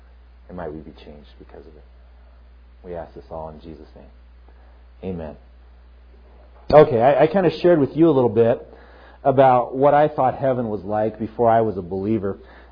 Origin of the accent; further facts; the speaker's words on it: Fort Collins, Colorado, United States; Both my wife and I were raised on the Front Range here in Colorado.